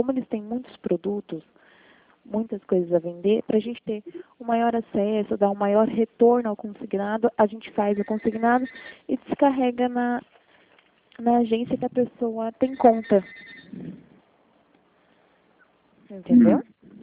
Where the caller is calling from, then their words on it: Bragança Paulista, São Paulo, Brazil; sou daqui de Bragança Paulista.